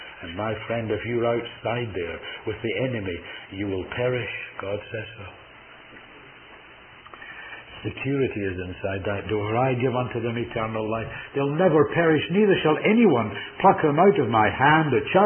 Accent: Canada; And I'm not an American, but I tremble for the United States. And I tremble for our country.

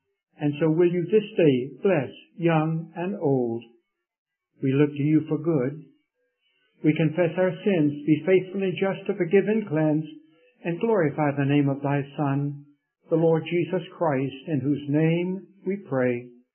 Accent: Raleigh, North Carolina, United States; I was brought up in Raleigh at the old gospel chapel there

